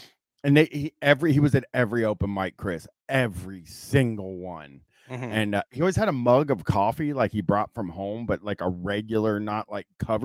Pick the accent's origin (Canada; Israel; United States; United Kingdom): Canada; with me being Canadian.